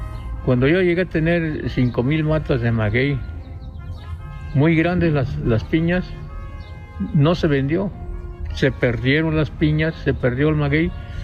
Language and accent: Spanish; San Juan La García, Oaxaca, Mexico; vivo aquí en la colonia Pinos, pero soy residente de San Juan La García, municipio del nombre, del distrito San Carlos Yucatepec, del estado de Oaxaca. De origen, pues, campesino.